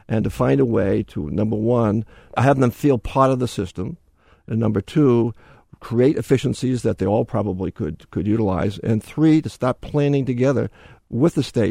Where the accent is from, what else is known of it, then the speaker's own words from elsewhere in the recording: Pawtucket, Rhode Island, United States; Pawtucket, my hometown, spent years trying to deal with that issue, finally got to the point where they had to put a whole new plant